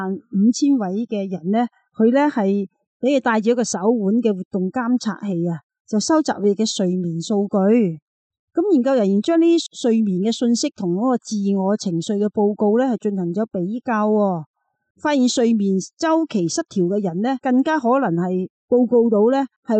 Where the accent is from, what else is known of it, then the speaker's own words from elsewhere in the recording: Hong Kong; 多数咧系夜瞓，又成我哋香港人啦、